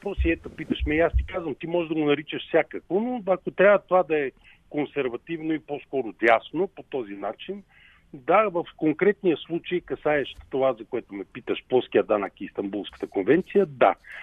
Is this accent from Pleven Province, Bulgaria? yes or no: yes; Pleven, Pleven Province, Bulgaria; Аз като българин, даже ти заявих и ти казах следното. Израснал съм в град Плевен.